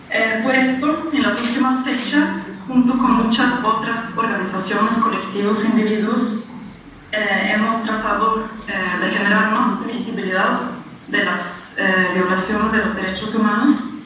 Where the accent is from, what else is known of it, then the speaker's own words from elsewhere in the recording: Norway; soy de Noruega